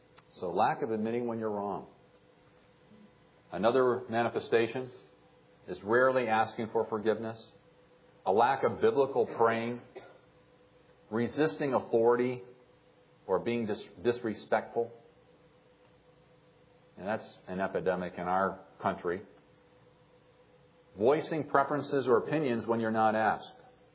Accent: Ireland; You know, I'm Irish.

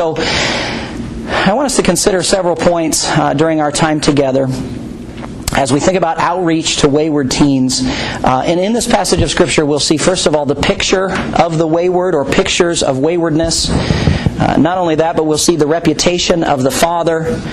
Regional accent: Minneapolis, Minnesota, United States; Some of you know my testimony already, but I grew up in Pastor Monty's youth group in Minneapolis

